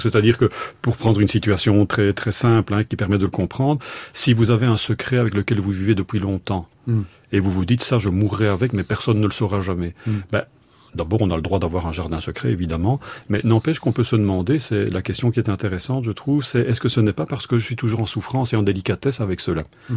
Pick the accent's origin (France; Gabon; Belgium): Belgium; donc vous l'avez vécu aussi bien que chez nous en Belgique